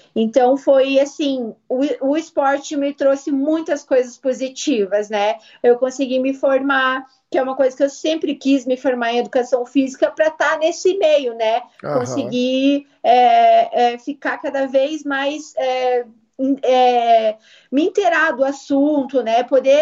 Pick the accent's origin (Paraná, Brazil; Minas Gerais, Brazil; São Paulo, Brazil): Paraná, Brazil; Curitiba; Então, eu nasci aqui em Curitiba, sempre morei aqui mesmo.